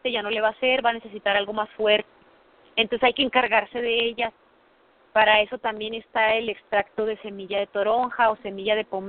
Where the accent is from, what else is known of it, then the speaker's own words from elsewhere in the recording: Chihuahua, Mexico; born there; Yo nací el 10 de diciembre de 1988 en un pueblito escondido en la sierra y aquí en Chihuahua, ¿no? Entonces, donde yo nací, yo no nací en un hospital, nací en casa de mis abuelos.